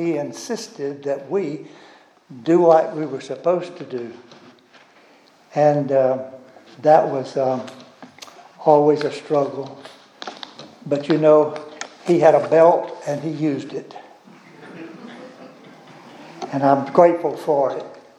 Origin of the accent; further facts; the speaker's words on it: Tallahassee, Florida, United States; also born or lived in Madison County; my father bought a farm in 5 miles out from Tallahassee. I was born in Madison County, which is about 60 miles from Tallahassee, and we had a farm, 66 acres.